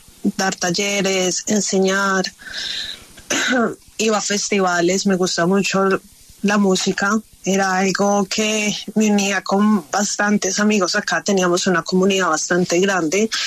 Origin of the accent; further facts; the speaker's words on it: Colombia; que soy una persona que estuve allí, lo viví, y que soy colombiana